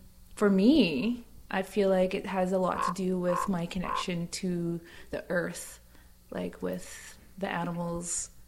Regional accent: British Columbia, Canada; I come from Seashelt Nation.

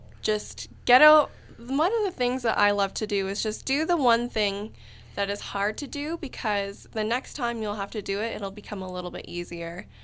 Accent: Canada; I love being Canadian.

